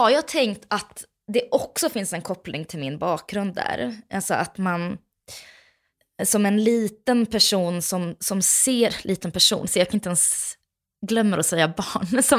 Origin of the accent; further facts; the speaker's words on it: Småland, Sweden; accent: Småland dialect; Jag har haft lite småländska, men inte så där, ingen grov.